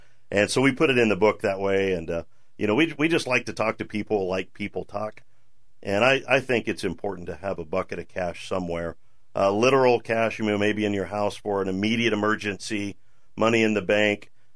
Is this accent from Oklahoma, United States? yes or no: yes; Oklahoma, United States; In my brain, in my pea-sized brain, I'm from Oklahoma, I have limited capacity